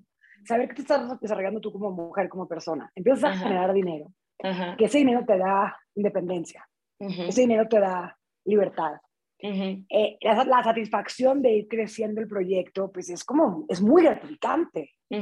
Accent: Monterrey, Nuevo León, Mexico; now in Mexico City, Mexico; como ya lo dijiste. Yo soy originaria de Monterrey y vivo ahora en la Ciudad de México desde hace 12 años que conocí a mi esposo chilango, me mudé para acá con él.

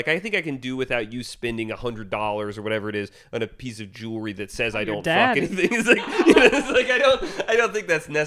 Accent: the South, United States; I grew up in the South in like the evangelical church.

